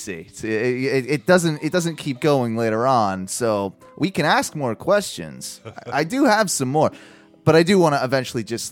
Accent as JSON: {"language": "English", "region": "England", "country": "United Kingdom", "said": "Yeah, I'm from England originally, and here I am."}